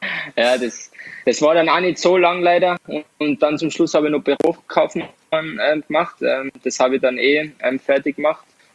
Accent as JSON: {"language": "German", "region": "Tyrol", "country": "Austria", "said": "bei uns in Tirol sagt man, jetzt kommt dann der Langs."}